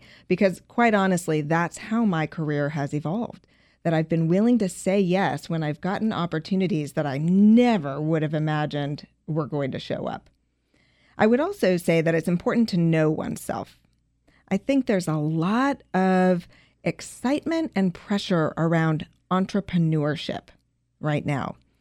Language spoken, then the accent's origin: English; Colorado, United States; I was always very passionate about the environment. Growing up in Colorado, I had a lot of environmental education as a youngster.